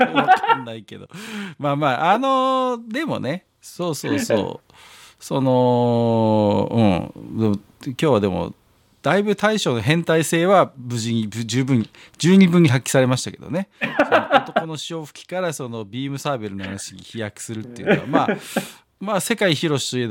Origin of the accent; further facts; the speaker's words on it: Tohoku, Japan; accent: Tohoku; 若干私もイントネーションは東北のイントネーション出ますけど